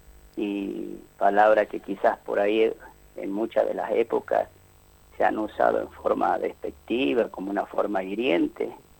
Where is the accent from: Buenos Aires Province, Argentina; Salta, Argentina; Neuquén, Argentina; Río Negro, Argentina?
Salta, Argentina; San Antonio de los Cobres; born there; yo nací en San Antonio de los Cobres, en una zona andina, en medio de la cordillera. Mi madre era de un lugar que se llama Matancía, mi padre de Tranca, que está yendo para la Jujuy con el límite de 6.